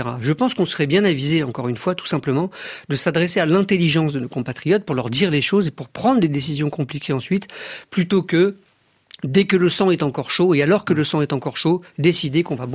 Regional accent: France

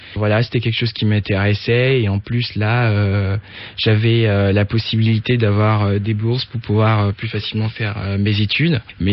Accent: Natitingou, Atakora, Benin; Non, moi je suis pas de Fifadji, moi je suis Natitengou, qui est une ville au nord du Bénin, à 600 km de Cotonou.

